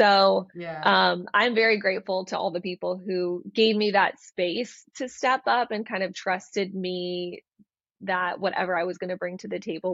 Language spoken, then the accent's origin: English; Florida, United States; now in California, United States; I'm from Florida, so USC really became kind of my home in California.